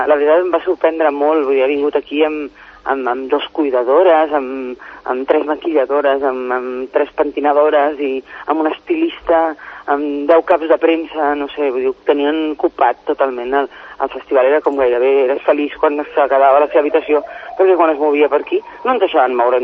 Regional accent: Catalonia, Spain; i mira que sóc catalana fins a la mèdula, i només catalana

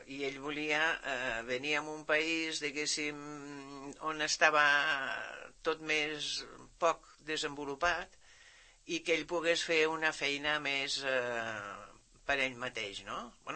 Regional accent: Mainz, Rhineland-Palatinate, Germany; Mira, jo sóc de Mainz, que és la ciutat que fins ara aquests últims anys ningú la coneixia.

